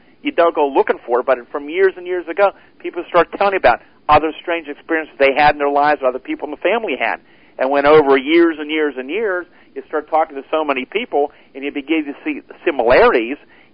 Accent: Greensburg, Pennsylvania, United States; It's only several miles outside of Greensburg, PA, which is my hometown.

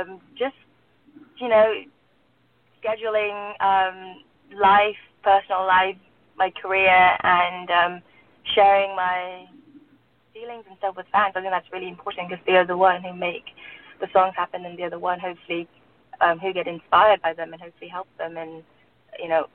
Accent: England, United Kingdom; also born or lived in Burma; I was born in Burma. I grew up in England.

